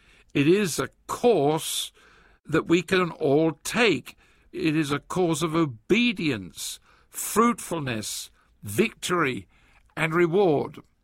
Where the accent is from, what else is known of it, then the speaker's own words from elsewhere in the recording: Christmas Valley, Oregon, United States; from Christmas Valley.